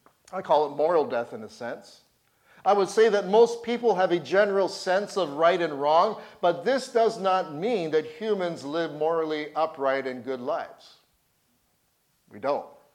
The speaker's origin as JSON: {"language": "English", "country": "Canada", "tie": "born there", "said": "I was born in this country, but I don't feel too good as a Canadian right now."}